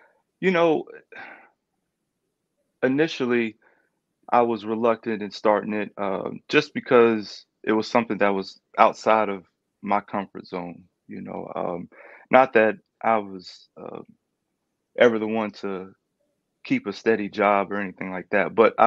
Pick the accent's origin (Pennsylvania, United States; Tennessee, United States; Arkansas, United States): Tennessee, United States; Clarksville; also born or lived in Fayetteville, North Carolina; I'm from Clarksville, Tennessee. I was actually born in Fayetteville, North Carolina, but my mother and I, we moved here late 80s.